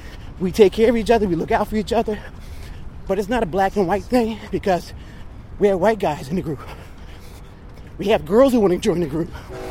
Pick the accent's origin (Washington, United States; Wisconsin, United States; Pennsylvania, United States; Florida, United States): Pennsylvania, United States; Philadelphia; I'm from Philadelphia, Pennsylvania, 47 years old.